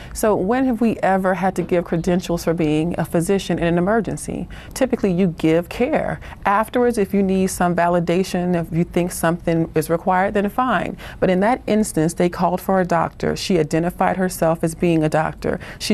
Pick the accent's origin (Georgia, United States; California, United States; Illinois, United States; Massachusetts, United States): Georgia, United States; Atlanta; Right, I'm from Atlanta, so Delta, I'm familiar with Delta.